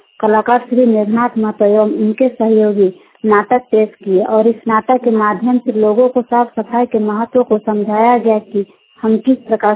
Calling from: Baridi, Jharkhand, India; ग्राम बारीडी प्रखंड और मांझी जिला रांची से बोल रही हूँ।

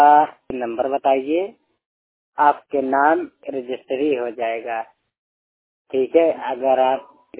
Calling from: Jaunpur, Uttar Pradesh, India; जौनपुर से मैं विकलांगता 100% ब्लाइंड बोल रहा हूँ।

